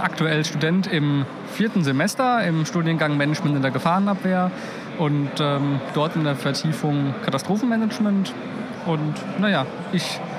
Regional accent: Mainz, Rhineland-Palatinate, Germany; born there; now in Potsdam, Germany; Also ich bin im Land Brandenburg und wohne in der Landeshauptstadt von Brandenburg, also in Potsdam. Bin aber eigentlich gebürtiger Mainzer.

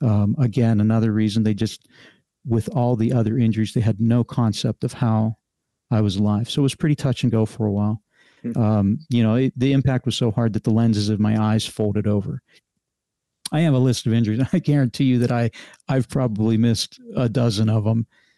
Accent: Pennsylvania, United States; now in Indianapolis, United States; I'm not from Indianapolis. I lived in Pennsylvania most of my life, and I came here for my first airline job.

